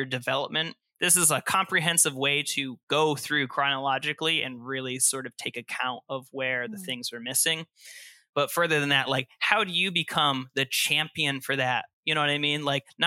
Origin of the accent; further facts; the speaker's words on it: Boston, Massachusetts, United States; Sorry, I'm from Boston. You know what I mean?